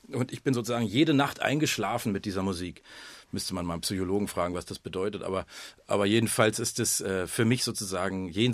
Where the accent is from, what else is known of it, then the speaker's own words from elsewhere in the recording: Berlin, Germany; born there; geboren bin ich auch im Grunewald in einem alten Pumpwerk am Wilden Eber.